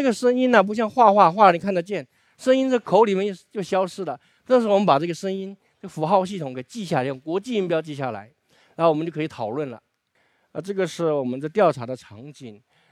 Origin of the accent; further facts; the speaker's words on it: Fujian, China; 所以我们是三省交界处，从小对方言呢就有深切的感受，口音很不同。91年到94年，我在福建师大读方言学硕士，